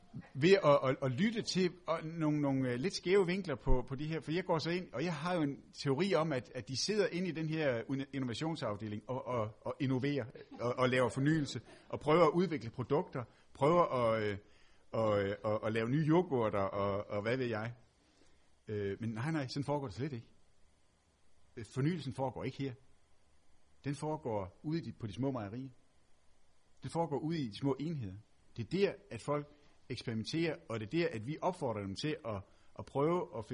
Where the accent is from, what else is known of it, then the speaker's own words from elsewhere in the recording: Region of Southern Denmark, Denmark; accent: Funen dialect; also born or lived in Aarhus; selvom jeg er fynbo og taler sproget dernede